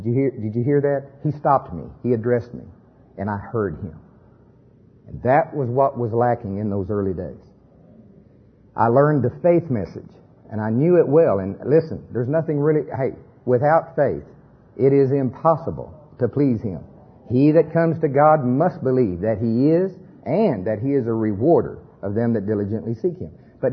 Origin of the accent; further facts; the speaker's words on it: Oklahoma, United States; I'm from Pottawatomie County, Oklahoma.